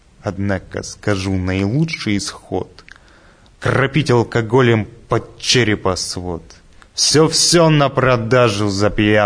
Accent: Angarsk, Irkutsk Oblast, Russia; Я из Иркутской области, город Ангарск.

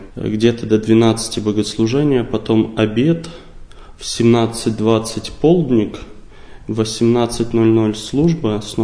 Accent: Kursk Oblast, Russia; moved away as an adult; now in Moscow, Russia; Родился я в Курской области и оттуда же приехал обучаться в 2015 году.

